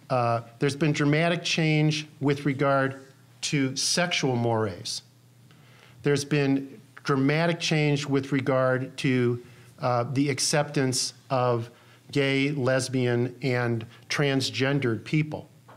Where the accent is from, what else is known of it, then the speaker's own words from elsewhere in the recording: St. Louis, Missouri, United States; When I grew up in St. Louis, I didn't even know how segregated St. Louis was.